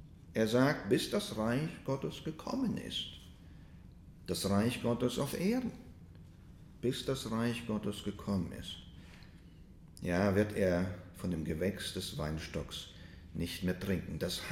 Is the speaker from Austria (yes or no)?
no; Russia; German is a second language; ich komme ja aus Russland, wir haben das nicht gehabt